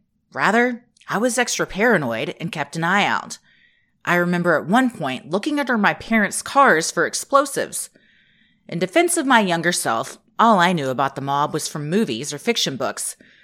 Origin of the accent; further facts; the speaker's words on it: Ohio, United States; also born or lived in Texas; I live in Ohio, and a majority of my life was spent here, even though I was born in Texas.